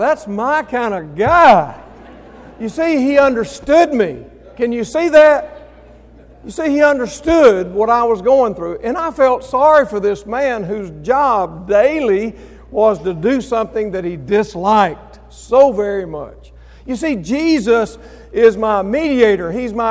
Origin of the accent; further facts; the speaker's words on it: Mississippi, United States; And so I got down into my home state, stopped at Houston, and I went, stayed there through Thursday night.